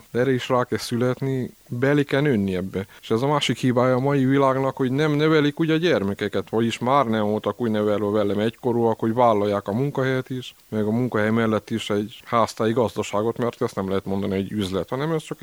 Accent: Bonyhád, Tolna, Hungary; Nekünk itt van a helyünk, mi itt nőttünk fel, itt neveltek minket, itt fogtuk fel az életet, mi ezt tudjuk becsülni, ami itt van Bonyhán.

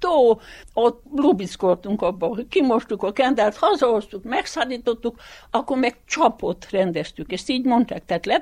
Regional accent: Istvánháza, Hungary; 1942. június 26-án születtem Istvánházán. Itt is éltem, itt is lakom, most is

